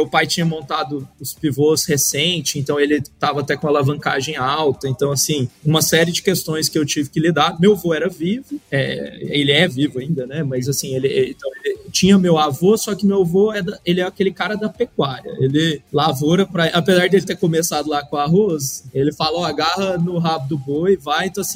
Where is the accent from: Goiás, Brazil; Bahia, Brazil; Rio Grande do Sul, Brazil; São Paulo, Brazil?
São Paulo, Brazil; born there; eu nasci, morei, assim, nasci em São Paulo, mas morei na fazenda criança, né, e gostava muito de fazenda.